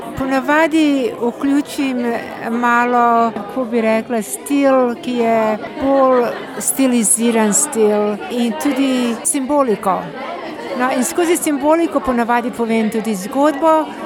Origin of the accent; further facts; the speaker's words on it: Jesenice, Upper Carniola, Slovenia; moved away as an adult; now in Australia; doma sem z Gorenjske, se pravi z Jesenic. In v Avstralijo sem prišla 1973. leta, se pravi pred 45 leti.